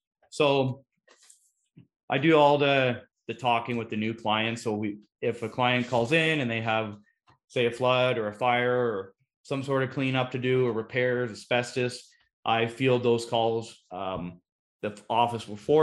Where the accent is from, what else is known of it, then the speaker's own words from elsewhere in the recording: Peterborough, Ontario, Canada; I'm from Ontario originally, just outside of Toronto, a town called Peterborough.